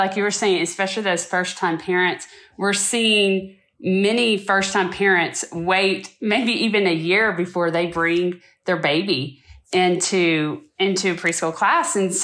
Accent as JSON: {"language": "English", "region": "Texas", "country": "United States", "tie": "born or raised there", "said": "I grew up in Texas, in sort of like the Dallas-Fort Worth area."}